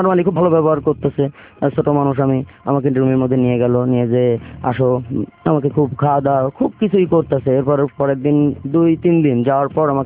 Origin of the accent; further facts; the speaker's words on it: Khulna, Khulna Division, Bangladesh; born there; আমার জন্ম খুলনাতে, খুলনা চন্দলে মহল গাজীপাড়া গ্রামে।